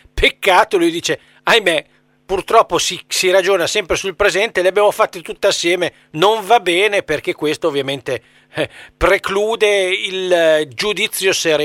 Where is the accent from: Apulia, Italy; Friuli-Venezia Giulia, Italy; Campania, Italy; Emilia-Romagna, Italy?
Apulia, Italy; Bari; sono barese di generazioni